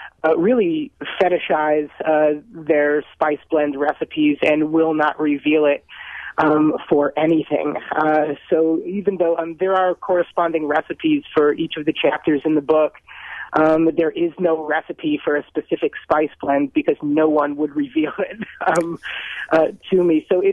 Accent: Chicago, Illinois, United States; Having grown up in the Midwest, I am born and raised in Chicago

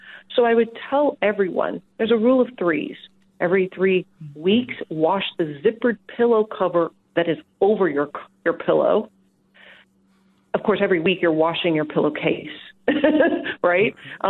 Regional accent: Austin, Texas, United States; So I come to this authentically from Austin, Texas

